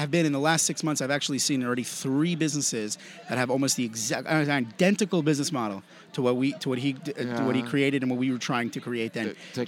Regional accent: New York, United States; I'm from New York.

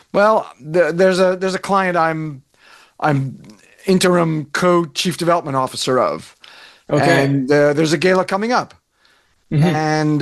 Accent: New York City, New York, United States; I'm from the Northeast, New York City area. To me, it's gala, but you say gala.

